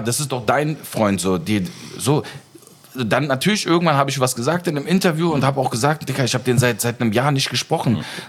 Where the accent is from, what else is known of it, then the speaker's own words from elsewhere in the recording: Turkey; also born or lived in Aachen, Germany; so wie ich in der Türkei aufgewachsen bin und in Aachen